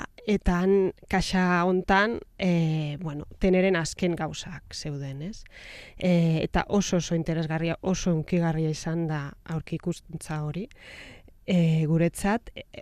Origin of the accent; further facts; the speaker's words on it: Barcelona, Catalonia, Spain; Basque is a second language; Bai, katalana naiz